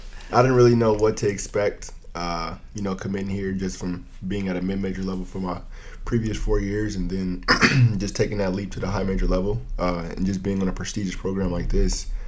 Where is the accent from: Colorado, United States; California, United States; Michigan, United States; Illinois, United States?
Illinois, United States; Evanston; Nope, born and raised.